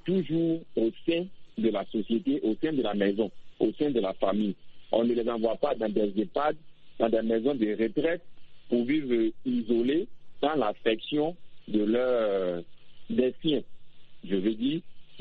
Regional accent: Côte d’Ivoire; Donc, en fait, chez moi, en Côte d'Ivoire, dans la famille ivoirienne, la personne du troisième âge a toujours sa place.

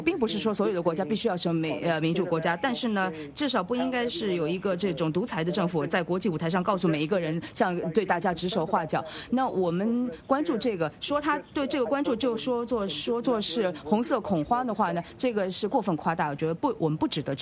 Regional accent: United States; 我是美国人，我再说一遍

